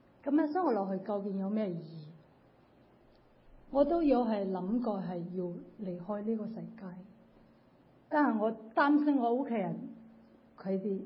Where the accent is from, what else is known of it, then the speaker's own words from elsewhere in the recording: Hong Kong; now in United States; 我是六年前跟我先生由香港移民来美国。